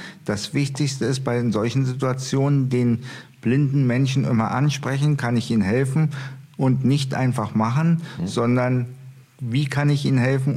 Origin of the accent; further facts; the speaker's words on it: Hennigsdorf, Brandenburg, Germany; in meiner Heimatstadt Hennigsdorf